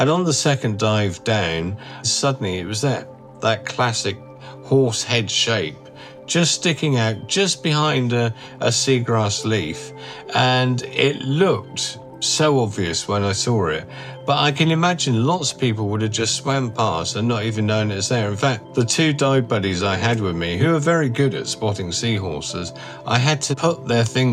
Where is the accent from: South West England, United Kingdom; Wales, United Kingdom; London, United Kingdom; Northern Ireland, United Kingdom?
South West England, United Kingdom; also born or lived in Malta; I was born and brought up in Devon in England, but I also spent 10 years of my young days in Malta in the Mediterranean